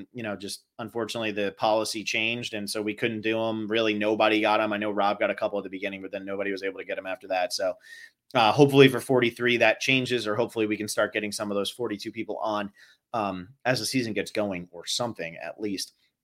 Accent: New Jersey, United States; I'm from Jersey, so I say Newark.

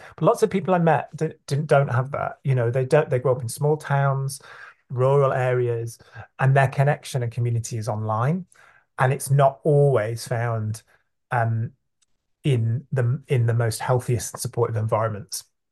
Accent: Stockport, North West England, United Kingdom; I grew up in Stockport, South Manchester, so close to Manchester's gay village. You know, I grew up with an imperfect but thriving queer community.

